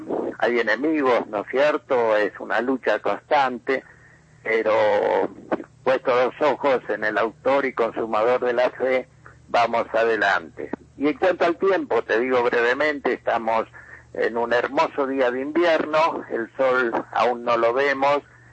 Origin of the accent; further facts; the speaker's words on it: San Rafael, Mendoza, Argentina; a la zona sur de Mendoza, a la zona de donde yo soy, a San Rafael, donde todavía en las fincas se vive, se respira aire puro y la gente no tiene maldad